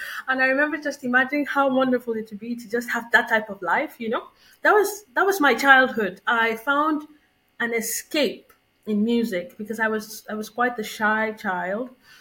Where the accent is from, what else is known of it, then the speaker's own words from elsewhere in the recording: Lagos, Nigeria; Growing up in Lagos, Nigeria, we sort of had this middle class upbringing